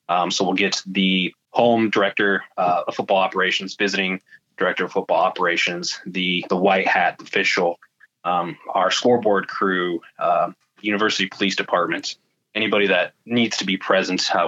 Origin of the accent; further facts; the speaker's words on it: Nebraska, United States; Growing up in the Midwest, in Nebraska, on a farm, being able to get in there and get your hands dirty